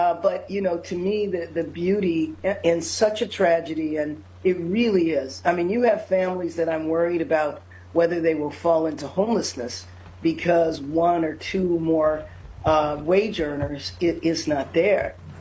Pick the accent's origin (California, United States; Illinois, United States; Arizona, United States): California, United States; Los Angeles; it is the reason I ran, because of the humanitarian crisis in my hometown. Yeah. And the idea that people live in squalor in the nation's second largest city is just unacceptable.